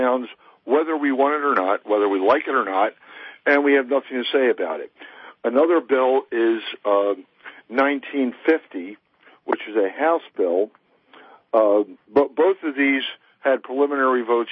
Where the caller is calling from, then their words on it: Stonestown, Pennsylvania, United States; Yes, it's Stonestown, Pennsylvania.